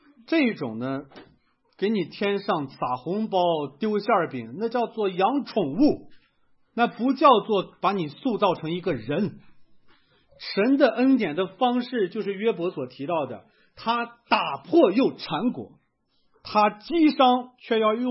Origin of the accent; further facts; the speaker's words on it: China; 我们中国人喜欢用的一个词